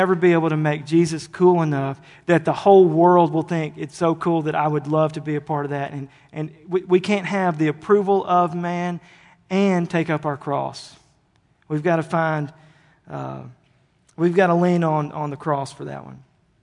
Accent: Ruston, Louisiana, United States; I grew up in Ruston. Just keep me there.

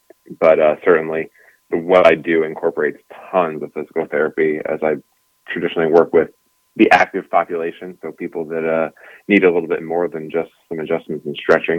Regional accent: Pennsylvania, United States; I grew up in a very small town, central PA.

